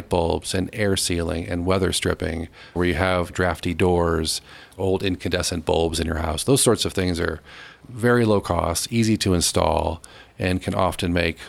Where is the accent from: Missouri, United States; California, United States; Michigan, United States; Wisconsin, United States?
Missouri, United States; St. Louis; moved away; Yeah, I moved here 25 years ago, and I came from the Midwest, St. Louis area, where everyone had central air conditioning.